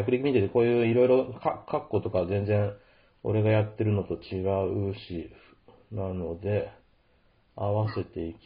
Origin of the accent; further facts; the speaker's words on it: Osaka, Japan; born there; 俺、実際に生まれたのは大阪なんだけどさ。